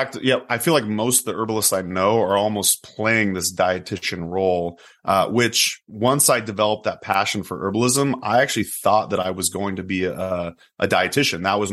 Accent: Oregon, United States; I grew up in Oregon.

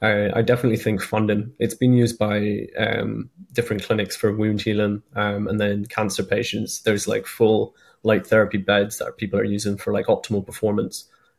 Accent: Ireland; I'm actually Irish, and the other co-founder of the company is German.

